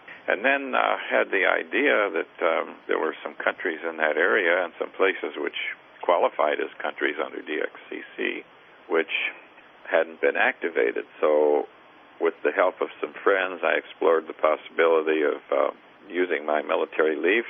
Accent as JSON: {"language": "English", "town": "Chicago", "region": "Illinois", "country": "United States", "tie": "born or raised there", "said": "I was born in 1936 in Chicago, Illinois, and I became interested in amateur radio while I was in high school and as a young teenager in Chicago."}